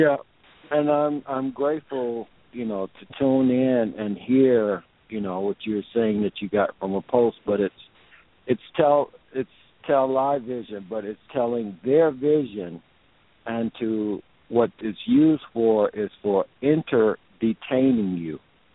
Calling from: New Mexico, United States; Well, greetings, Sister Viata. I'm calling you from New Mexico.

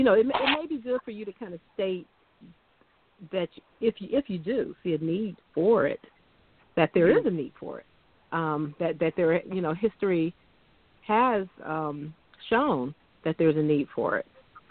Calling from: Cleveland, Ohio, United States; From Cleveland, even though it's a Columbus number.

